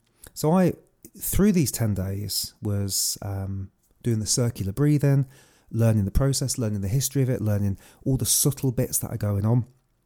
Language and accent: English; England, United Kingdom; I'm British lad, so I live in the middle of England